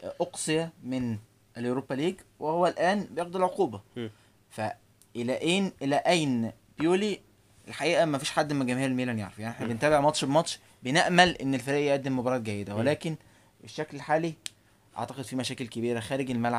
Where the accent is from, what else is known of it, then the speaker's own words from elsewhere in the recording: Egypt; عندنا في مصر